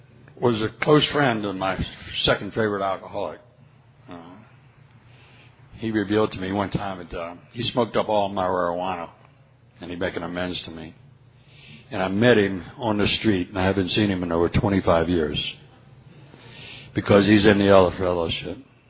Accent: Wildwood, New Jersey, United States; I'm from Wildwood, New Jersey, and it's pretty close to the ocean.

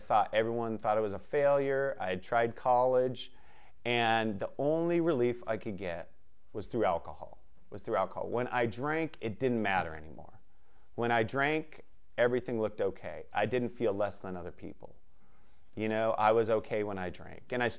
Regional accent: Torrance, California, United States; born there; So I'll start where I was born. I was born in Torrance, California.

